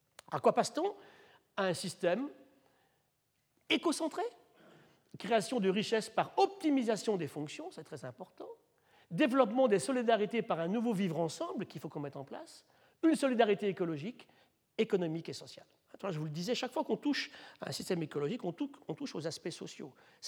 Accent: France; on a un sésame en Aix-en-Provence, chez nous, en France.

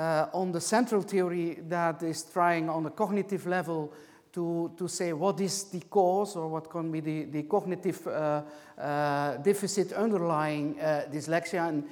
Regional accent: Flanders, Belgium; English is a second language; although I'm a Belgian, I'm coming from the Dutch-speaking part of Belgium, and my French is not at the level, proficiency level, to give a lecture in French.

